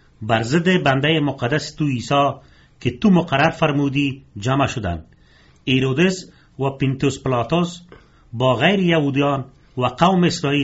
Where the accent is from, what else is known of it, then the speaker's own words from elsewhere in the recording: Afghanistan; ما افغان هستم و عیسی مسیح را به حیث خداوند نجات دهنده خود قبول کردیم